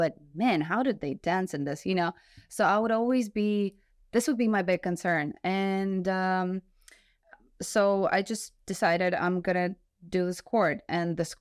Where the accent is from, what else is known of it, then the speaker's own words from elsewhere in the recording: Ukraine; English is a second language; In Ukraine, there's no such... I'm from Ukraine, so this whole thing is not as developed as in London, for example.